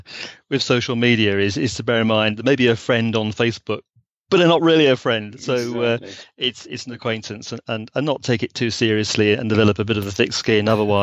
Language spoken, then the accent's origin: English; England, United Kingdom; Yes, sorry. I'm an Englishman, sorry.